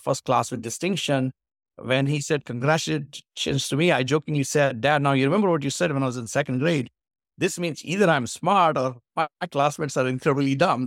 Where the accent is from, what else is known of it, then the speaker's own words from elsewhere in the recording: Hyderabad, Telangana, India; first language Marathi; English is a second language; my father was of the opinion, Marathi is my mother tongue, even though I was born in Hyderabad.